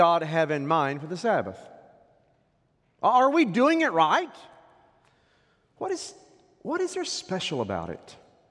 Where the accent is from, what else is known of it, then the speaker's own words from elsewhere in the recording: Oklahoma, United States; But whenever I was growing up in Oklahoma on Sundays, everything closed, everything.